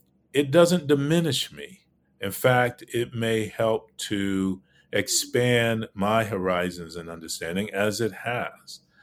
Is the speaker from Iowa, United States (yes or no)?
no; Belmont, North Carolina, United States; now in New York City, United States; my little town that I grew up in Belmont, North Carolina